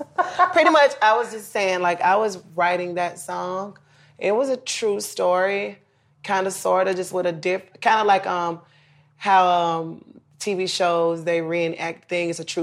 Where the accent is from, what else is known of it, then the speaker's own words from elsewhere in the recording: Memphis, Tennessee, United States; For three, we're from Memphis. But we don't sound a lot alike.